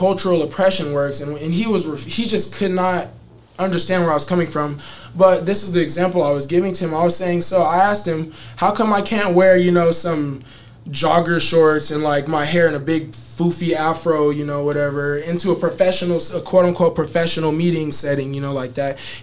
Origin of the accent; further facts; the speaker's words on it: Las Vegas, Nevada, United States; I'm from Vegas, actually. Vegas? My family's from Chicago, but I'm from Vegas, so that's what it is for me.